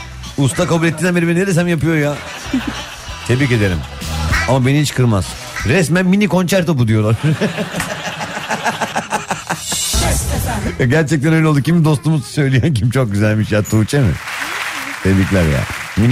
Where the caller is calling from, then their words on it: France; Ben de şu anda 15 Şubat 2012 doğumluyum.